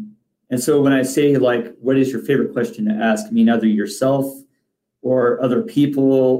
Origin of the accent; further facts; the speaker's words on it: Cortez, Colorado, United States; I'm from Cortez, Colorado.